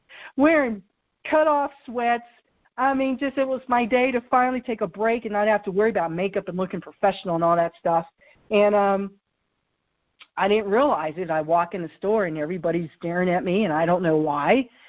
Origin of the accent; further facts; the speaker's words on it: United States; you know, I'm Native American, that's one of them, where I really have to catch myself.